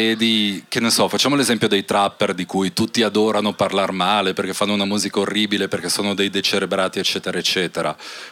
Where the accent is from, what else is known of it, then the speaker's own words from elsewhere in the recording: Verona, Veneto, Italy; moved away; E questa cosa mi è rimasta anche quando poi me ne sono andato da Verona, perché sono nato lì, da genitori slavi. Figurati essere alto slavo e ateo a Verona negli anni 80, c'era proprio lo stigma su di me.